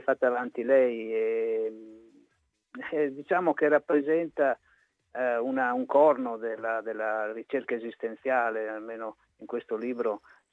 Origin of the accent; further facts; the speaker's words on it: Ferrara, Emilia-Romagna, Italy; born there; Sì, perché io sono ferrarese di nascita, sì.